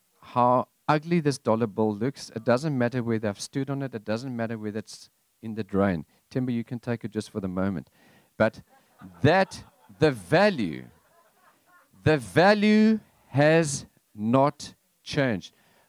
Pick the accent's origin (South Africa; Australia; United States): South Africa; Now this, I mean, I'm South African. This means nothing to me.